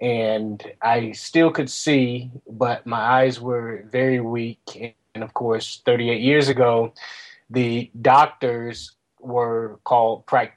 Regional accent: Portsmouth, Virginia, United States; I grew up in Portsmouth, Virginia. I am the oldest of seven children

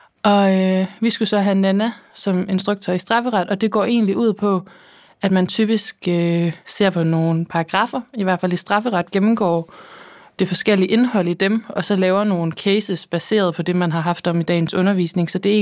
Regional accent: Region of Southern Denmark, Denmark; accent: Funen; jeg er stolt fynbo

